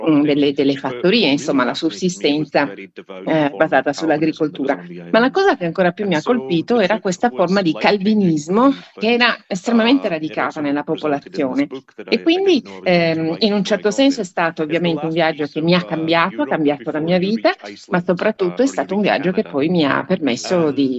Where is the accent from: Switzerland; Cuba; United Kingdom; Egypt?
United Kingdom; Scotland; avrò scoperto una parte del mio paese che non conoscevo